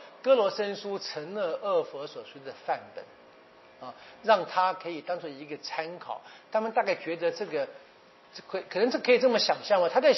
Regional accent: Taiwan; 但是我觉得对我们台湾人而言应该不太困难啊。

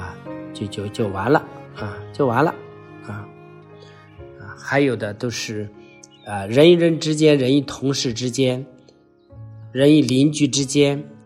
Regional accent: China; 所以我们中国人的信仰啊，就根扎得不深，所以我们中国的教会有时候变得不活跃啊

